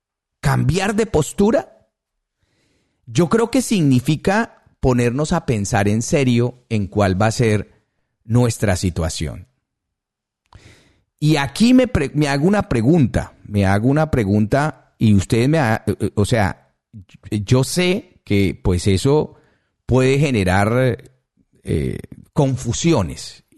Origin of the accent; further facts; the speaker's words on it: Colombia; le pueden inventar una guerra con Venezuela mismo, como colombiano me refiero